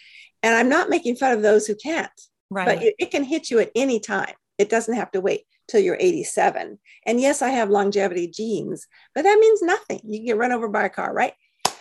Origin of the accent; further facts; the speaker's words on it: California, United States; I live on the central coast of California. I'm from Southern California, but I married a man from Iowa who never wanted to move back.